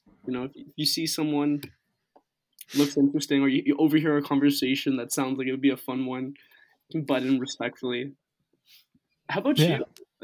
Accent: Markham, Ontario, Canada; I'm in York region as well. I'm like born and raised Markham boy.

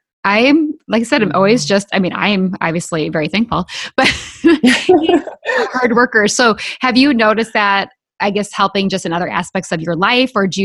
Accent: California, United States; also born or lived in Colorado; so I grew up in California, in Colorado.

